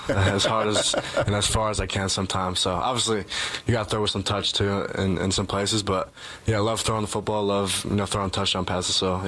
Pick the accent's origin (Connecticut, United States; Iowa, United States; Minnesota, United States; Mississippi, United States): Connecticut, United States; now in Madison, United States; It feels like home to me. I'm from Connecticut, so it's kind of the same weather-wise, and you get these nice rural areas with the city.